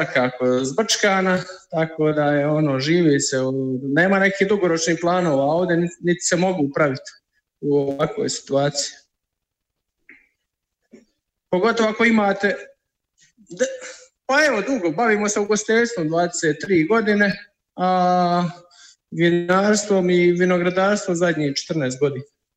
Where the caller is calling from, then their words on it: Herzegovina, Bosnia & Herzegovina; Pozdrav iz Hercegovine.